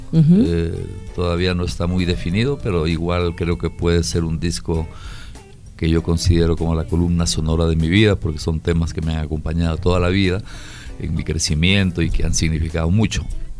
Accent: Ecuador; now in Chile; como ecuatoriano me ponían orgulloso.

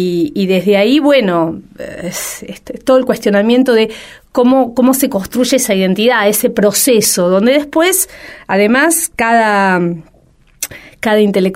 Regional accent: Argentina; En el caso específico de la Argentina, somos argentinos

